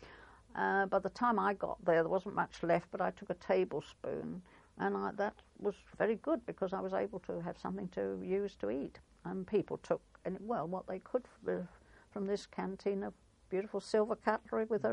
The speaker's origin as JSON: {"language": "English", "region": "England", "country": "United Kingdom", "said": "Very, as English people always do, we queued up and stood in a queue for ages and ages and ages for our food"}